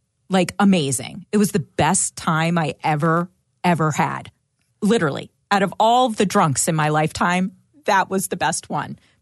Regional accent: Newtown Square, Pennsylvania, United States; So I grew up in Newtown Square in Delco.

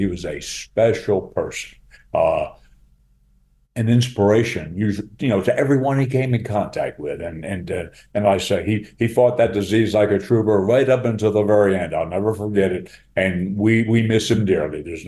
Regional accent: Camden, New Jersey, United States; born there; I was born in Camden, New Jersey. You are absolutely correct.

